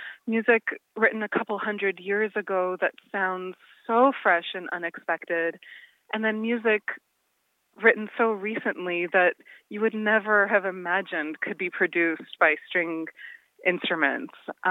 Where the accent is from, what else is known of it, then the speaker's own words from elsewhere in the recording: Toronto, Ontario, Canada; I grew up in Toronto, and then I studied at Juilliard for my undergrad and master's degrees.